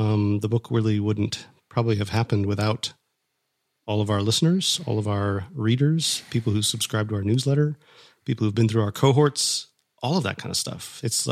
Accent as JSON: {"language": "English", "region": "Minnesota", "country": "United States", "tie": "born or raised there", "said": "maybe it's I grew up in Minnesota, and it was just like you never talked about the weather, you never really thought about the weather."}